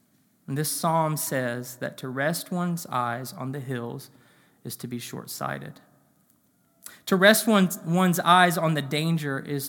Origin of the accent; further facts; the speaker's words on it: North Carolina, United States; For instance, I can get in my car right now and in 9 hours be back in my hometown in North Carolina.